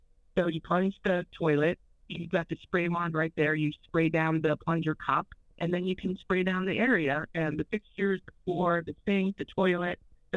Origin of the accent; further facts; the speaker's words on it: New York, United States; And also, I'm from Long Island as well.